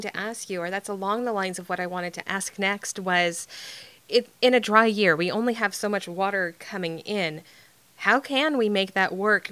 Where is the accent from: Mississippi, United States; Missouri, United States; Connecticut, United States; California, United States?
California, United States; Fresno; I was raised in the Fresno area